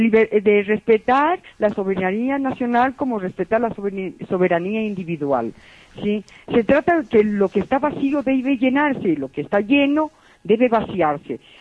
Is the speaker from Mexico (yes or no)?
no; Ecuador; Como ecuatoriana que soy, muchísimas gracias por estas preguntas.